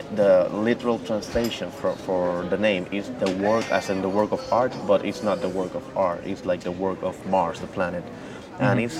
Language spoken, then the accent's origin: English; Puerto Rico; So yeah, and Puerto Rico, even though it has its fast places, it's nothing at this place.